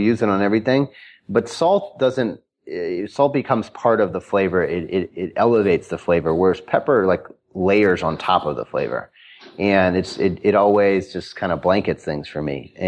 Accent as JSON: {"language": "English", "town": "Chicago", "region": "Illinois", "country": "United States"}